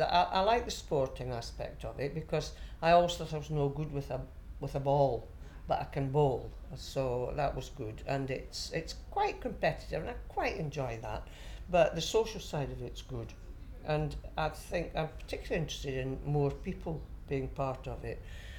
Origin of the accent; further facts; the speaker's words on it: Blackburn, North West England, United Kingdom; I'm 68 and I'm from Blackburn in Lancashire.